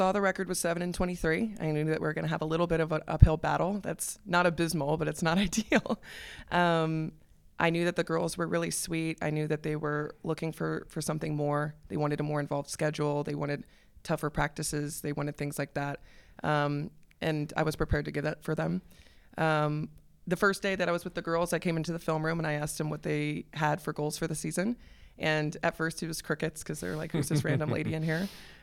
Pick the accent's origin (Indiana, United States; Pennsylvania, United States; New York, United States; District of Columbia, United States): District of Columbia, United States; Washington; I'm from the Washington, D.C. metro area, so I knew I didn't want to be in traffic.